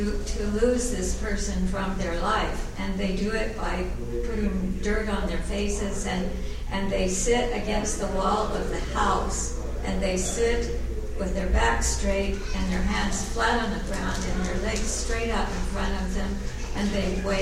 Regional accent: the South, United States; I'm from the South, and I know some Southern women who are like that, and I'm like

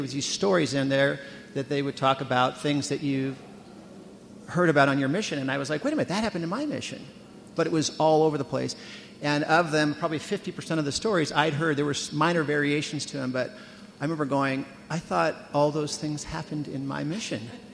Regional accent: California, United States; I grew up in Southern California.

